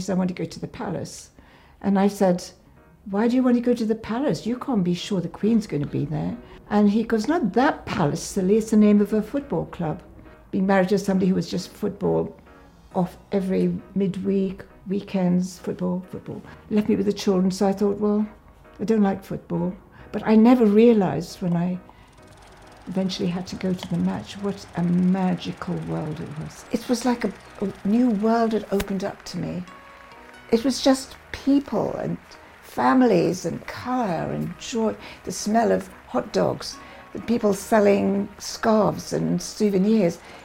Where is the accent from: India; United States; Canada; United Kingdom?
India; Bangalore, Karnataka; born there; I was born in Bangalore at the age of 8. I was sent away to boarding school, this exclusive school on top of a mountain.